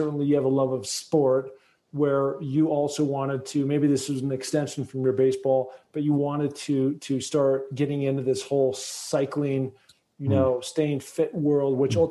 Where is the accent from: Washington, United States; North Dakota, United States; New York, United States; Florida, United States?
Washington, United States; Seattle; I'm from Seattle. We used to have a team called the Seattle Supersonics.